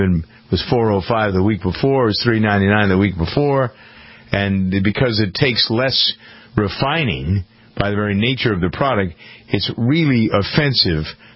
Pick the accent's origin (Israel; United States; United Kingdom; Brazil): United States; Framingham, Massachusetts; That started here in my hometown of Framingham with a compounding center.